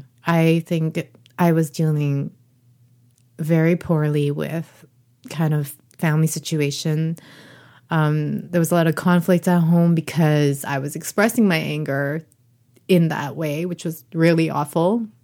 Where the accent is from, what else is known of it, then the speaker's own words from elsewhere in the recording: Toronto, Ontario, Canada; now in Vancouver, Canada; I am a 35-year-old second-generation Korean-Canadian. I'm currently in Vancouver, but I am originally from Toronto, born and raised.